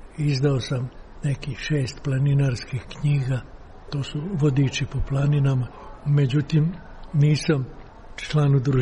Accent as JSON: {"language": "Serbian", "region": "Belgrade", "country": "Serbia", "tie": "born there", "lives_now": "Novi Sad, Serbia", "said": "iz Novog Sada sam, inače sam rođeni Beograđan. Ja sam rođen na Voždovcu."}